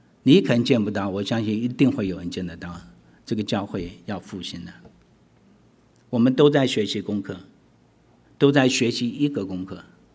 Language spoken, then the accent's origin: Chinese; Canada; 我是从加拿大来的，因为很多人没听过加拿大，我第一次跟人家讲我从加拿大来的